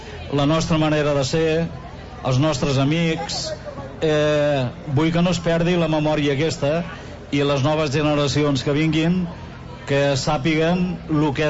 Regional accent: Tarragona, Catalonia, Spain; Perquè no tothom pot dir, noi, jo sóc del Serrallo.

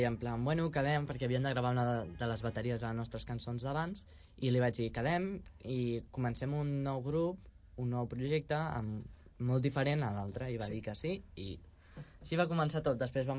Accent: Santa Lucena, Catalonia, Spain; ara jo sóc de Santa Lucena, un poble al costat de... O sigui, no sóc ben bé de Blanes, que molta gent es pensa que sóc de Blanes... No, sóc de Santa Lucena

